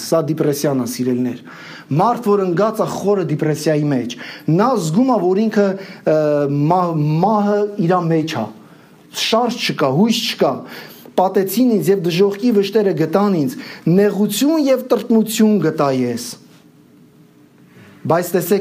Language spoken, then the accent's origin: Armenian; Abovyan, Kotayk, Armenia; Ես իմ արմատներով Շամյանի ժողովրդին միացած եմ, սիրելիներ, Աբովյան եմ ծնվել ու մեծացել։